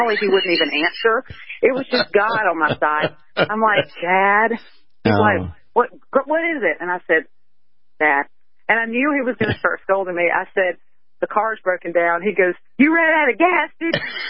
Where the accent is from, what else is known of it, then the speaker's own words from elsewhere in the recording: Mississippi, United States; And I am from Mississippi. And so we kind of claim all the Mannings as our own.